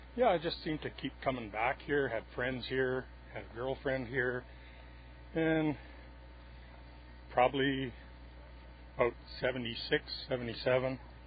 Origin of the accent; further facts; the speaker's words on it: Greenwood, British Columbia, Canada; moved away as an adult; also born or lived in Grand Forks; now in Houston, Canada; I was born in Grand Forks, B.C., and lived in Greenwood, which is the smallest city in Canada, kind of south-central B.C., between the Okanagan and the Kootenays.